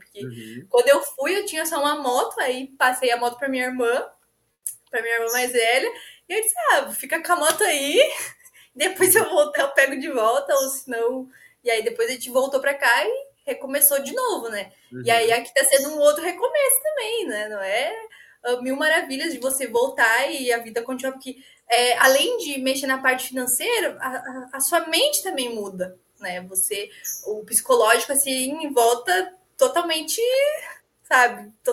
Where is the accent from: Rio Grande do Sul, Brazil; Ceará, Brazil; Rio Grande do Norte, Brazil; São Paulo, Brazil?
Rio Grande do Sul, Brazil; Nova Petrópolis; now in Florianópolis, Brazil; do lugar que eu venho, lá de Nova Petrópolis, do Rio Grande do Sul, interior, né, a cidade todo mundo se conhece.